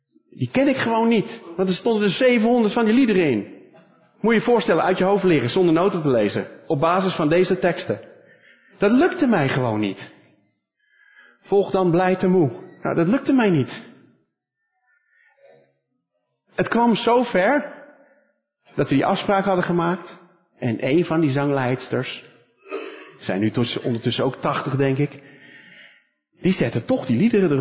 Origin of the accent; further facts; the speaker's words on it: North Holland, Netherlands; Nee, wij komen uit Noord-Holland, daar zeg je geen ge.